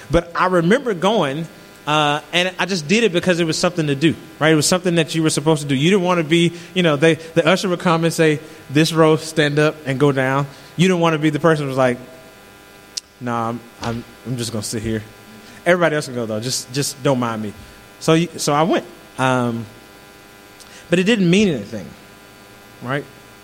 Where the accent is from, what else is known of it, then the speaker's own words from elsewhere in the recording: Jackson, Mississippi, United States; I grew up in Jackson, Mississippi, and I attended church because that was the expectation, not because I just wanted to be there.